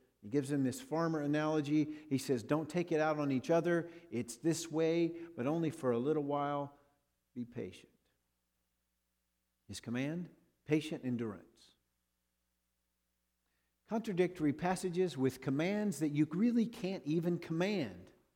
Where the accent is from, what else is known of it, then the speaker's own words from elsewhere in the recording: the South, United States; But since I'm from the South, we'll go with a priori, right?